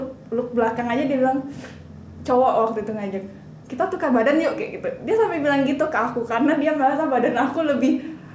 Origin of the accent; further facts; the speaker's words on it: West Sumatra, Indonesia; Di kampung aku, di Sumatera Barat.